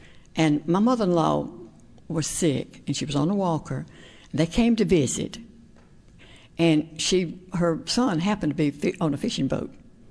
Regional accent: Alabama, United States; I am originally from Alabama.

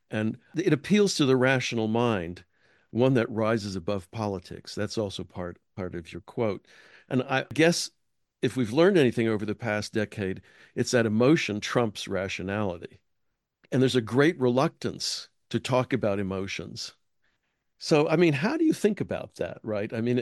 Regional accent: Houston, Texas, United States; I grew up in Houston when there was a football team called the Oilers.

